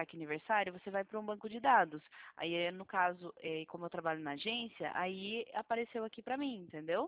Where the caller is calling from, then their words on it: Sorocaba, São Paulo, Brazil; Eu sou de Sorocaba, eu falo de Sorocaba.